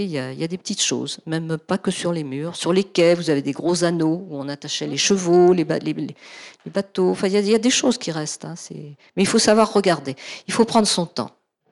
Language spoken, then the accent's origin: French; Paris, Île-de-France, France; Moi, c'est vrai que je suis parisienne dans l'âme.